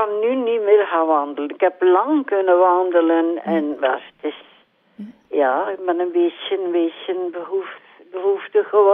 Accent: Kalken, East Flanders, Belgium; born there; ik ben van Kalken van geboorte.

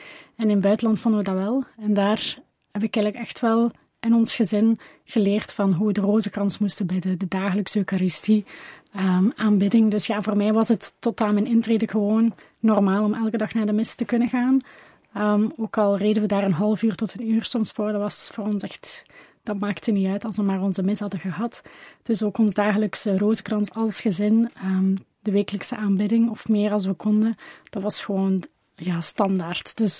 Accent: Deinze, East Flanders, Belgium; Ik kom van Deinzen, dus dat is een half uurtje rijden.

